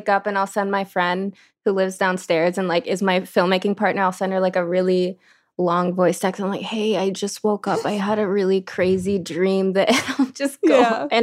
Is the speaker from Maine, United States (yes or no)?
no; Florida, United States; now in California, United States; Because growing up in Florida, I was not super connected with my Puerto Rican culture. I was assimilating and surviving in this public school system. And then when I moved to California, I was like, oh, shit.